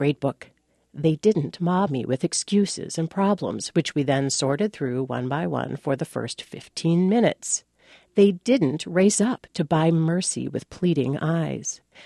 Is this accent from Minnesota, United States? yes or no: yes; Duluth, Minnesota, United States; I'm from Duluth